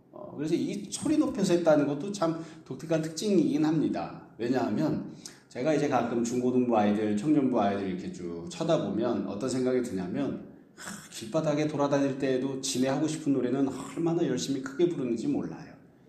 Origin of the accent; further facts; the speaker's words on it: Seoul, South Korea; 저도 어렸을 때 김포공항 쪽에 살았기 때문에 아직도 생각이 납니다.